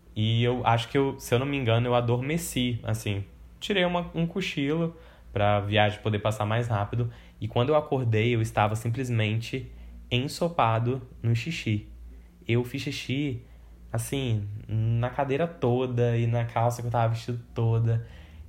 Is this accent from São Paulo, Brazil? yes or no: no; Vitória, Espírito Santo, Brazil; also born or lived in Salvador / Cruz das Almas; eu nasci em Salvador e aí a gente morava numa cidade interior que era Cruz das Almas, que foi onde meu irmão nasceu. E aí teve um momento que a gente se mudou aqui para Vitória.